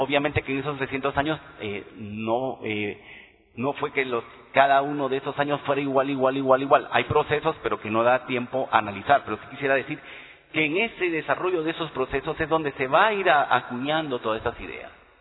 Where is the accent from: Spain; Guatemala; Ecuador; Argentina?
Guatemala; Cuando decimos, es que todos somos guatemaltecos